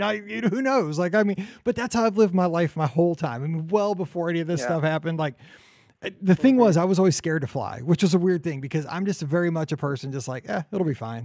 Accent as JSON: {"language": "English", "region": "Midwest", "country": "United States", "said": "I'm a person, again, I'm not from the coast, you know, I'm from the Midwest"}